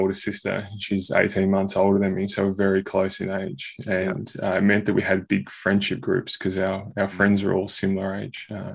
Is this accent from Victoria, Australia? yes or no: yes; Pascoe Vale, Victoria, Australia; In a northwest of Melbourne, a suburb called Pasco Vale, affectionately known as Paco. It's the Australian way.